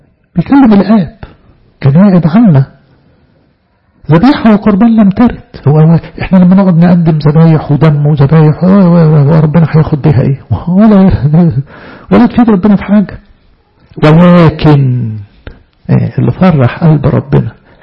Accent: Egypt; فالعهد القديم اللي بين إيدينا إحنا كمصريين دي طبعة بيروتية

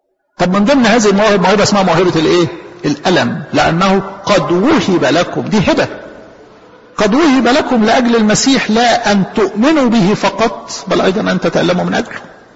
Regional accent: Egypt; احنا عندنا في مصر

